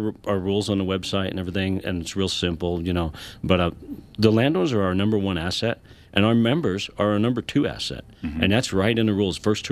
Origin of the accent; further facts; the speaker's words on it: Pennsylvania, United States; now in Colorado, United States; I came from Pennsylvania and I thought, you know, I seen that reg book